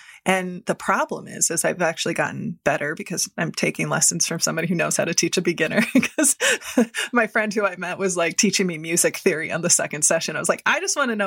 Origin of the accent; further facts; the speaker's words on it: Midwest, United States; I grew up in the Midwest. I grew up from families of conflict avoidance.